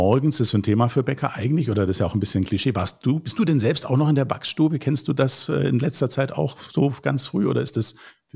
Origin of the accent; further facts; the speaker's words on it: Baden-Württemberg, Germany; Ich bin jetzt ja im Schwäbischen groß geworden